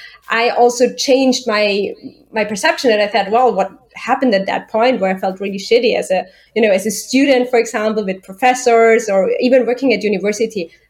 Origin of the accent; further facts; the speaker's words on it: Austria; I also think, like, I'm coming from Europe and especially Austria, so I don't want to generalize for whole Europe now